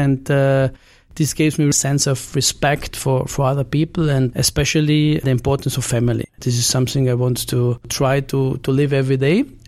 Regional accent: Austria; also born or lived in Vienna / Italy; I grew up in the southern part of Austria, which is close to the border of Italy and Slovenia, former Yugoslavia.

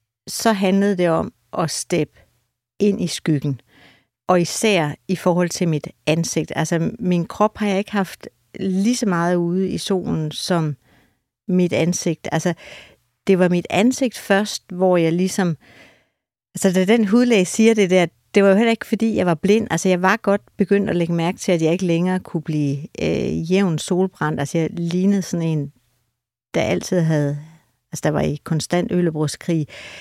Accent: Jutland, Denmark; now in Copenhagen, Denmark; da jeg flyttede fra Jylland først til Nørrebro til Amager

